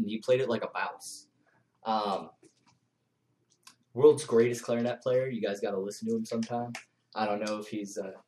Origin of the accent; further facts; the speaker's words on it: Virginia, United States; born there; No, I was born in Virginia.